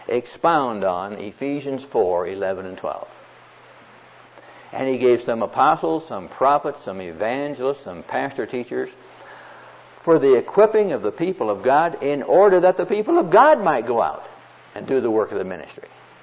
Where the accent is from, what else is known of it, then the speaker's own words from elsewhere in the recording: Neola, Iowa, United States; I was born and raised in Neola, but I came to Christ in Harlan.